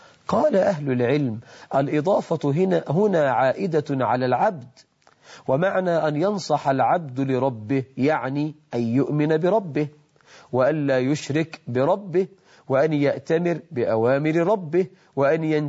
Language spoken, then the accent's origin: Arabic; Egypt; اللهم اجعل بلدنا مصر أمنا أمانا، رخاء سخاء